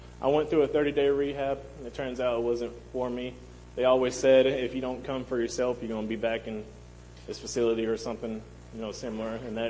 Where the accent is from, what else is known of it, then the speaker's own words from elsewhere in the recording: Winchester, Tennessee, United States; also born or lived in Dyersburg; 23 years old, from Winchester, Tennessee, but I was born in Dyersburg, Tennessee, if anybody knows where that is.